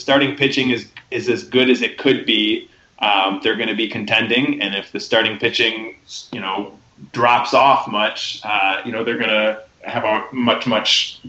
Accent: Chicago, Illinois, United States; in growing up in Chicago, I've been to more games at Comiskey than any other stadium by far.

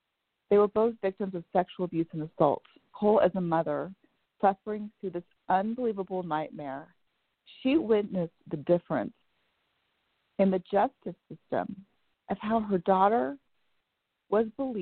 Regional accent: Bellevue, Washington, United States; I'm a proud member of NASCA. I'm from Bellevue, Washington.

